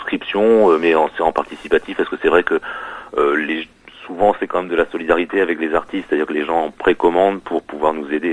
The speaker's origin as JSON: {"language": "French", "town": "Glomel", "region": "Brittany", "country": "France", "said": "Ouais, le centre Bretagne, c'est ma région. Ouais, je suis de Glomel, qui est un vraiment, vraiment centre de Bretagne, qui est dans les Côtes d'Armor."}